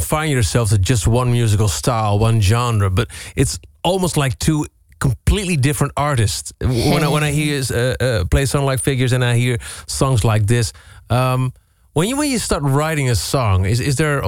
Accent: Netherlands; English is a second language; But also in Dutch, we could say, ah, kut.

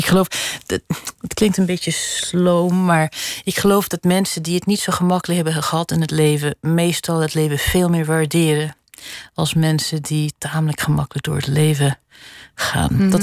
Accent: Netherlands; now in Switzerland; Ik kom dus uit Nederland, waar er een groot begrip is voor klassieke muziek.

